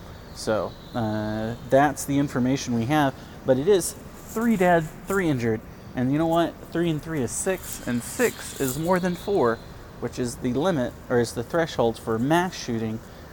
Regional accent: United States; as an American, I always get my geography wrong.

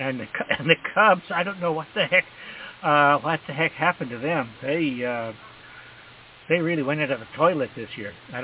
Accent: St. Louis, Missouri, United States; I'm from the St. Louis area.

